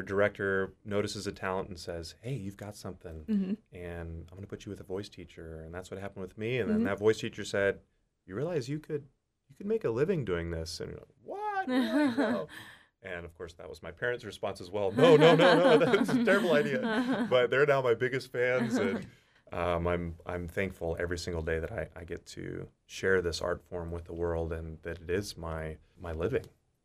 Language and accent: English; Houston, Texas, United States; also born or lived in Pittsburgh; I grew up in Houston. I've spent the past 12 years, however, in Pittsburgh, which has been kind of a lot of the formative years of my operatic career. I actually just moved back to Houston